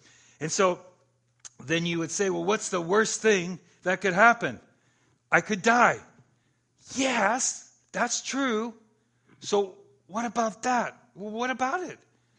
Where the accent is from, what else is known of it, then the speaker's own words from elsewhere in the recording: Los Angeles, California, United States; born there; So I was born in April 18th, 1953. That's when I was born. Queen of Angels Hospital in Los Angeles.